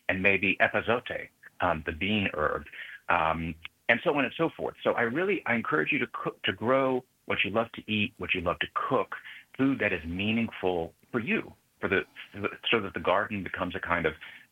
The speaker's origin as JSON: {"language": "English", "region": "the South", "country": "United States", "said": "So I'm a Southerner."}